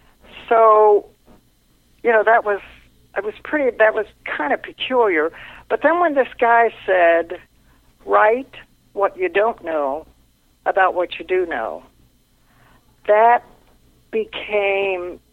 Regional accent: Ohio, United States; I had grown up, I grew up in Ohio, and I grew up listening to my mother and my aunts talk about a girl named Mary Boland

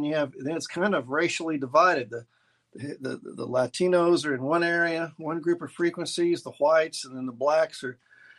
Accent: Houston, Texas, United States; I was outside the Fifth Ward where I grew up in Houston.

